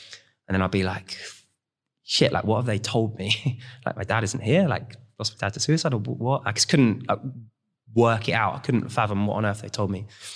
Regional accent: St Ives, South West England, United Kingdom; So I grew up in Cornwall, St. Ives, holiday town, cocktails, beach, barbecues, where you're meant to be happy most of your life.

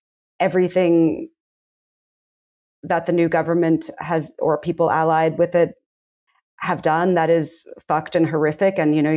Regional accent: United States; I'm an American, and it's not my country

